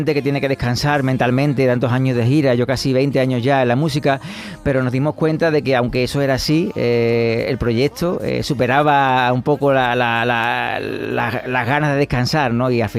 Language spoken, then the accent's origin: Spanish; Huelva, Andalusia, Spain; Estoy deseando cantar en mi tierra.